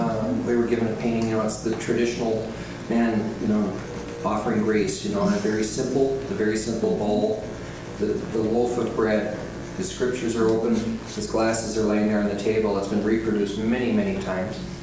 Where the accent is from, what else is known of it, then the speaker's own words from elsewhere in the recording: Chicago, Illinois, United States; Growing up in the Chicago area, you knew if you were visiting somebody who was Jewish